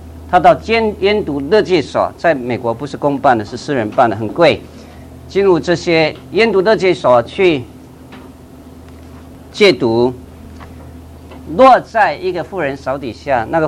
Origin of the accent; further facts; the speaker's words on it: Taiwan; accent: Taiwanese Mandarin; 我讲的台湾国语就是跟所有人不一样